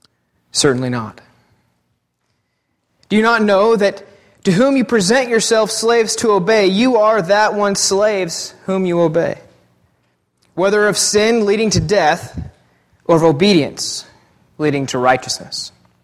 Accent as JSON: {"language": "English", "region": "Oregon", "country": "United States", "said": "I'm from Eastern Oregon, so I'm a hunter."}